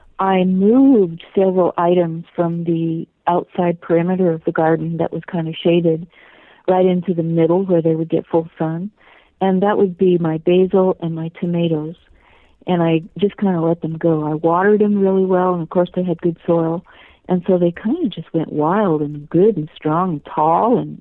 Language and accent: English; California, United States; now in Montana, United States; I grew up in California where we had fragrant sweet peas, and they're colorful, and I really want them again. So every year I try here in Montana.